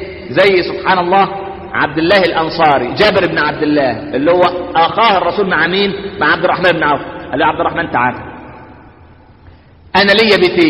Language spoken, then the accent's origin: Arabic; Egypt; وإحنا كمصريين دي الفطرة بتاعتنا.